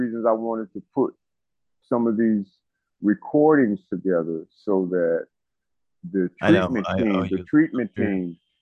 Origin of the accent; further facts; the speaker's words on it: Newark, New Jersey, United States; It has its faults and everything, but I'm from Newark, New Jersey, and where I work is the best facility here.